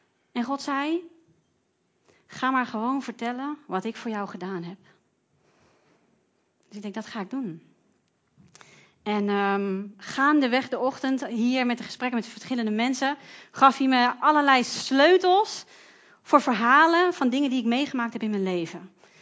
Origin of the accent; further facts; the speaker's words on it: Haarlem, North Holland, Netherlands; now in De Wijk, Netherlands; En ik kom van oorsprong uit Haarlem, dat is heel ver weg van Groningen. Maar sinds een jaar woon ik in De Wijk. En De Wijk is een of ander gat bij Meppel in de buurt.